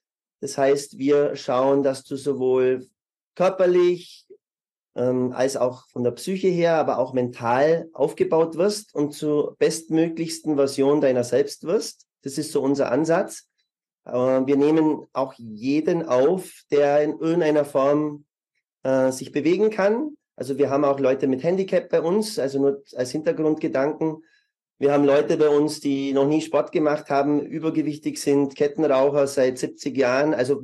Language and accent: German; Germany; Ich selber habe Sport studiert in München. Ich bin ursprünglich Deutscher.